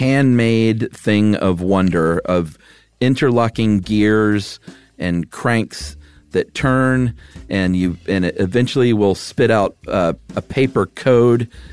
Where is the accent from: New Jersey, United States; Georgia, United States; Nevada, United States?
Georgia, United States; You're from Toledo, and I'm from Georgia.